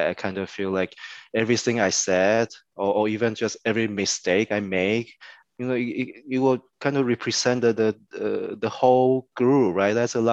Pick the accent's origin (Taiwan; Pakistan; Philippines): Taiwan; now in New York, United States; I'm from Taiwan. I came to New York many years ago.